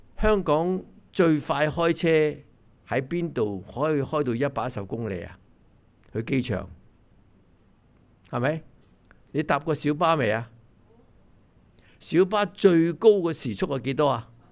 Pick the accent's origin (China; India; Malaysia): China; 我们中国人都去到了嘛